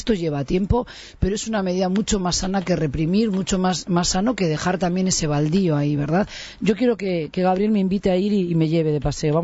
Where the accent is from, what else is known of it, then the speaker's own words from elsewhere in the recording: Spain; now in Uruguay; Yo, bueno, ahí sí, totalmente como española lo digo, sabéis que vivimos mucho en la calle.